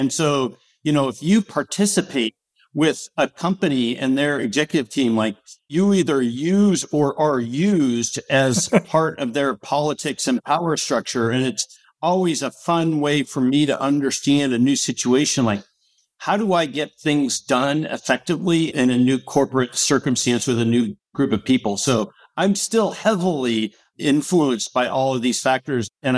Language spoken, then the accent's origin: English; Portland, Oregon, United States; so I grew up in Portland, Oregon. I went to Oregon State University, studied engineering